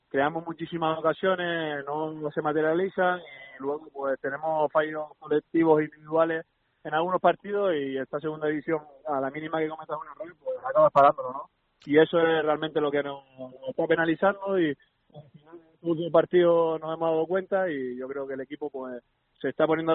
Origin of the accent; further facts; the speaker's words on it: Santa Cruz de Tenerife, Canary Islands, Spain; pues siendo chicharrero